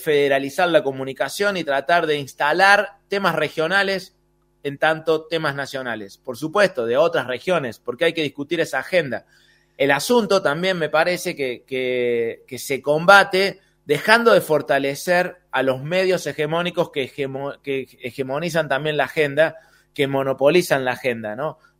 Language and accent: Spanish; Córdoba, Argentina; Lo digo yo como peronista cordobés